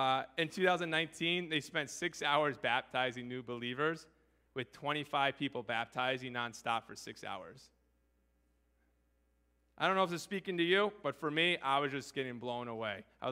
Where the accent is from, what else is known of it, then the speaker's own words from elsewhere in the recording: United States; as far as an American who's in a very non-persecuted thing